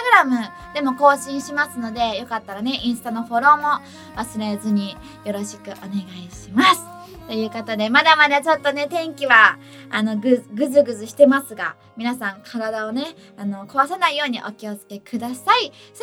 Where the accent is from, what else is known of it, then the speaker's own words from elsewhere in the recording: Yachimata, Chiba, Japan; 私の地元千葉県八街市の夏祭りに出演させていただきます。